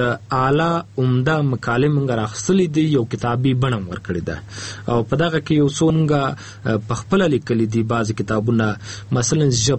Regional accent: Afghanistan; زه خو خپل د افغانستان یم، اوس مهال په کابل کې ژوند کوم، د پانتون استاد یم،

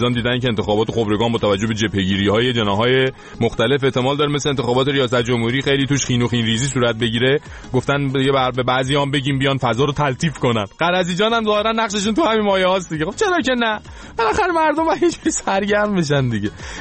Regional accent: Iran; به عنوان یه ایرانی

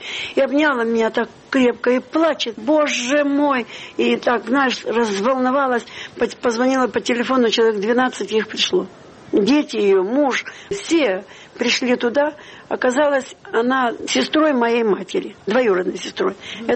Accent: Donetsk, Donetsk Oblast, Ukraine; born there; я родилась в Донецке, вот, в Советском Союзе

